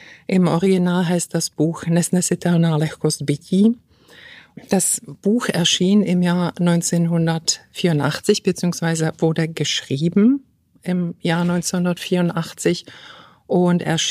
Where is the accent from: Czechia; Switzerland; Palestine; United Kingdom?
Czechia; now in Germany; ich bin Tschechin, komme aus der Tschechischen Republik. Dieses Land hieß damals, als ich nach Deutschland kam, noch die Tschechoslowakei. Also man kann sich ausrechnen, wie lange ich schon in Deutschland lebe.